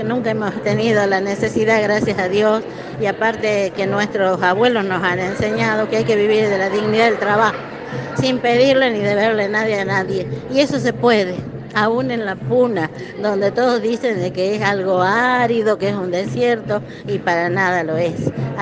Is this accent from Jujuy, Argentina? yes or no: yes; Jujuy, Argentina; de la Cuenca de los Pozuelos, pueblo Colla, pueblo de Llamero